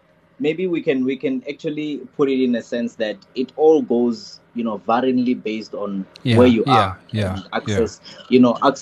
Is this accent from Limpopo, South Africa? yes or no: yes; Limpopo, South Africa; because me, I'm from Venda, and there's only summer and winter there.